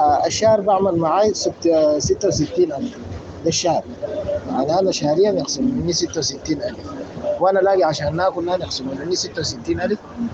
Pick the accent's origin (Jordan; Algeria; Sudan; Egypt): Sudan; بالنسبة لنا كسودانيين